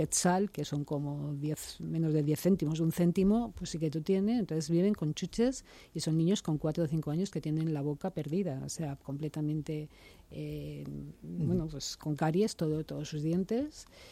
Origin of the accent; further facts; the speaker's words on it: Spain; esta es otra de las realidades que como española, como europea, como persona del mundo